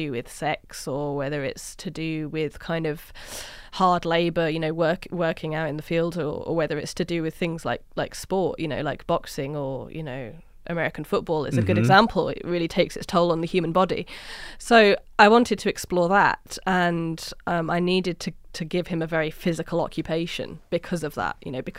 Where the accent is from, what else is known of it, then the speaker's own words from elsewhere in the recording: York, Yorkshire and the Humber, United Kingdom; also born or lived in London; I was getting the train from York, my hometown, Little York, the one that New York was named after. I was getting a train from there down to London, where I was living and working at the time